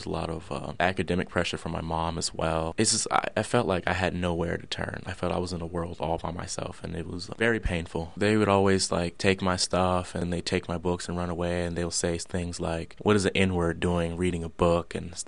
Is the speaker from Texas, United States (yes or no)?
yes; Texas, United States; Well, I grew up in Texas, first of all, and I was the only person of of a different ethnic group or a different background.